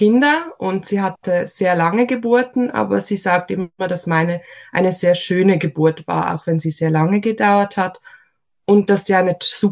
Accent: Switzerland; also born or lived in Germany; now in Olten, Switzerland; Ich komme aus der Schweiz, wie man wahrscheinlich ziemlich gut hören kann. Bin in Deutschland geboren, aber dann recht jung in die Schweiz gekommen. Ich wohne mit meinem Mann zusammen in der Nähe von Olten

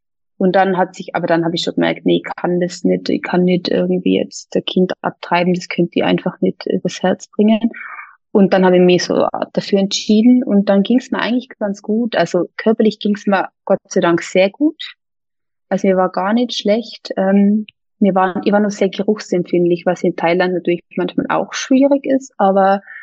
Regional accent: Innsbruck, Tyrol, Austria; moved away as an adult; now in Munich, Germany; ich komme ursprünglich aus Innsbruck, wohne jetzt aber schon seit 10 Jahren in München, bin 36 Jahre alt und habe 4 Kinder.

